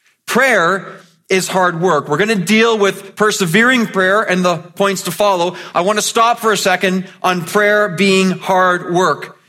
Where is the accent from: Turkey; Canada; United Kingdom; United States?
Canada; Mississauga, Ontario; born or raised there